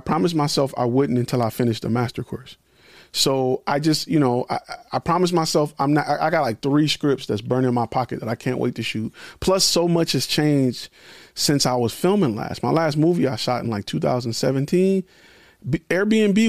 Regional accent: Detroit, Michigan, United States; Okay. I'm from Detroit. I get it. I love it.

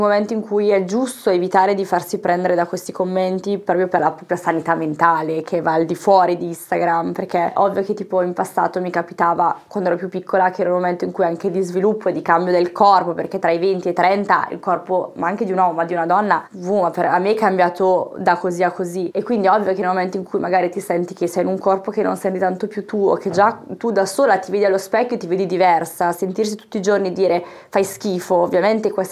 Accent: Lombardy, Italy; born there; perché sono nata in Lombardia

